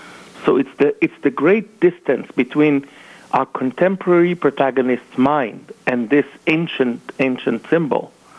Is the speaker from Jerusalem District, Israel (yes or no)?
yes; Jerusalem, Jerusalem District, Israel; when growing up in Jerusalem